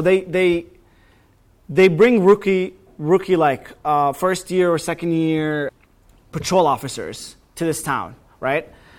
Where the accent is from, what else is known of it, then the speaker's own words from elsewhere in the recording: Palestine; So where I lived on a mountain in Palestine, and the mountain behind me belonged to people from my hometown.